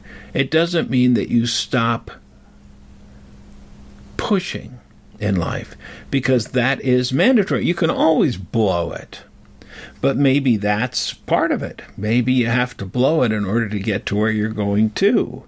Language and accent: English; England, United Kingdom; born there; I was born in England, so rightfully so.